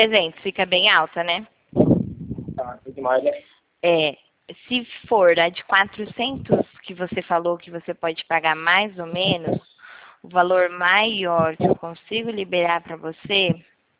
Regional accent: Nova Odessa, São Paulo, Brazil; Eu sou aqui do interior de São Paulo, Nova Odessa.

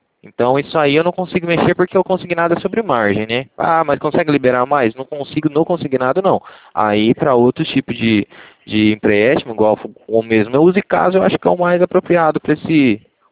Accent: Cornélio Procópio, Paraná, Brazil; Eu sou de Cornélio Procópio, Paraná.

